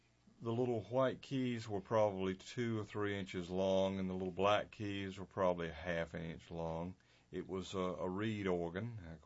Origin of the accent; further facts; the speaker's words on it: Raleigh, North Carolina, United States; I was born in Raleigh, but we were living in Lewisburg at the time. Moved to Johnston County at age 5, and then we moved to Raleigh at age 11.